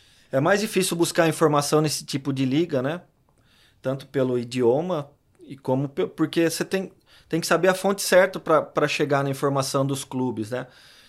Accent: Itu, São Paulo, Brazil; Eu sou de Itu.

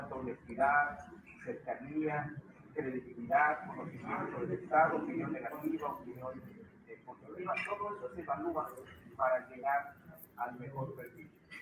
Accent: Colima, Mexico; con especial gusto de estar en mi tierra, en Colima

